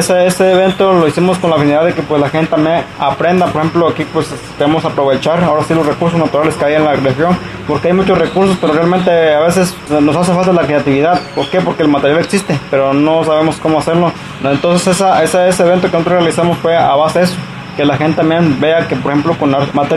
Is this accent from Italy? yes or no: no; San Agustín, Guerrero, Mexico; Pues mi pueblo oriental, como mencionaba en principio, se llama San Agustín, de ahí sigue Analco, después sigue San Juan.